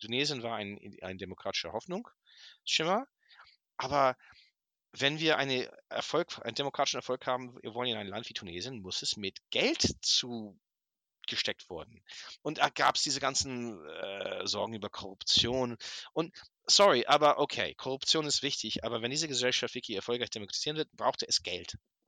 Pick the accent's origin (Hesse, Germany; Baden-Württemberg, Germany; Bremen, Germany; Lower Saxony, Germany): Lower Saxony, Germany; Hanover; jetzt sehe ich als Hannoveraner. Wir sind natürlich ganz clean in Hannover.